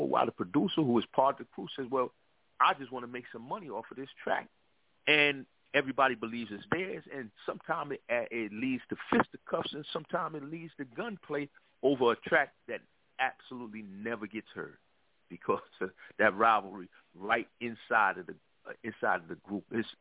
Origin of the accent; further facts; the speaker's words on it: Brooklyn, New York, United States; I'm from the East Coast, of course. I'm from Brooklyn, New York.